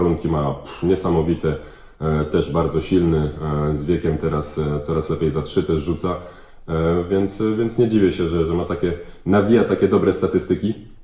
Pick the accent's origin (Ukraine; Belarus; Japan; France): France; now in Poland; mimo że pochodzę z Francji